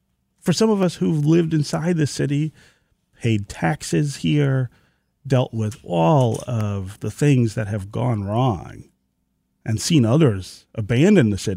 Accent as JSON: {"language": "English", "town": "Detroit", "region": "Michigan", "country": "United States", "said": "But when we as Detroiters do that, I think we're also calling on a lot of history"}